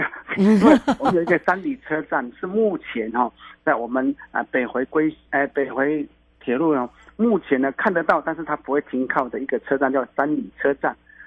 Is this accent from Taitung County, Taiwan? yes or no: yes; Taitung County, Taiwan; 我是台东的